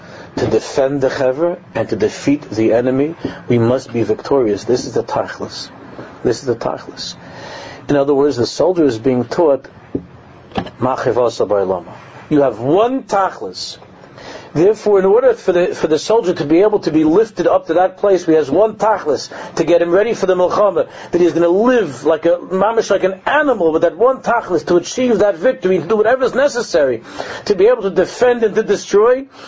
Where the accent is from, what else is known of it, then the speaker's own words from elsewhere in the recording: New York City, New York, United States; You know, in growing up in New York in yeshiva, a class trip meant like they would take all of us to Hayden Planetarium, right? That's what it's called, to the planetarium in Manhattan.